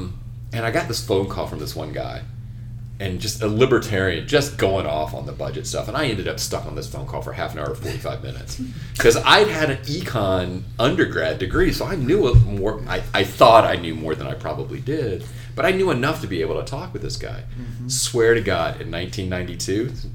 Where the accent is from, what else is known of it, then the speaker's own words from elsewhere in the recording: Carolina, United States; I'm from Carolina.